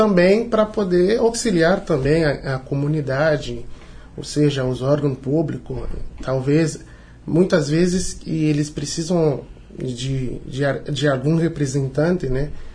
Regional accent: Haiti; Portuguese is a second language; nós somos haitianos e a grande maioria de nós somos negros

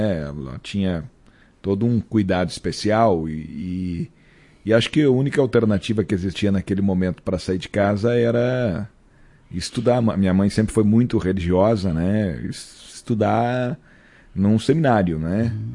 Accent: Passo Fundo, Rio Grande do Sul, Brazil; Nasci em Passo Fundo, né? E aonde morava era Passo Fundo, lá no Capingui, mas hoje pertence a Mato Castelhano, né? A região ali onde a gente morava. Mas natural mesmo de Passo Fundo

